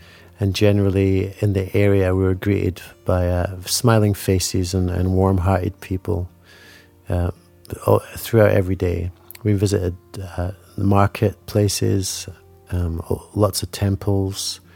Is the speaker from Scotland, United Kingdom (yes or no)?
yes; Scotland, United Kingdom; now in Sydney, Australia; I'm a Scotsman who lives in Sydney